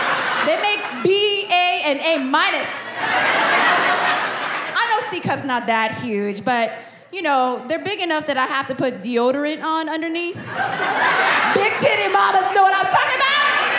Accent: California, United States; Oh, you know I'm from the Bay Area. I can move, okay?

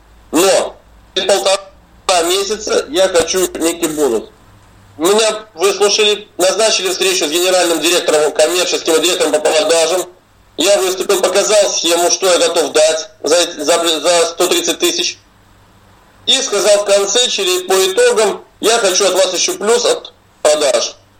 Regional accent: Moscow, Russia; Я из Москвы.

